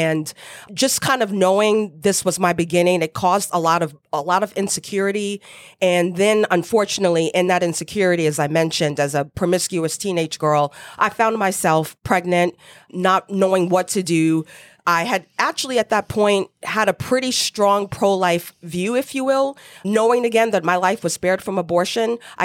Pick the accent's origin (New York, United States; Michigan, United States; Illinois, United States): New York, United States; New York City; I am born and raised in New York City, in Manhattan specifically. So I'm a native New Yorker through and through